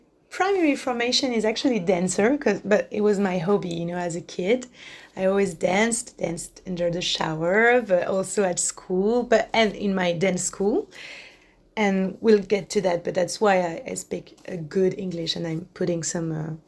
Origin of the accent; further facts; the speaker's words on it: Guadeloupe; I was born and raised in Guadeloupe, French West Indies, so that's in the Caribbean